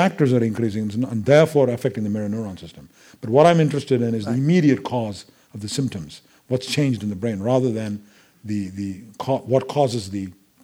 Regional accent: India; I think that's what happened, rather than my being Indian.

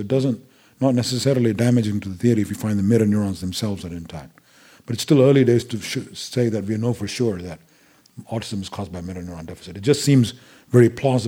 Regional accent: India; I think that's what happened, rather than my being Indian.

